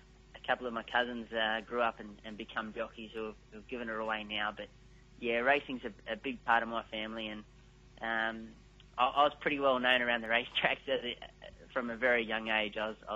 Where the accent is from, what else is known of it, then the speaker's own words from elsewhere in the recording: Point Clare, New South Wales, Australia; I grew up on the Central Coast of New South Wales at a suburb called Point Clair with my three sisters.